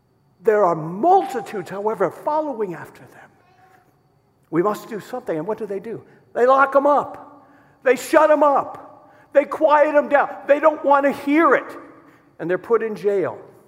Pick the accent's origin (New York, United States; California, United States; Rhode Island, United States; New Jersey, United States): Rhode Island, United States; Providence; I'm from Providence, Rhode Island. That's where I was born.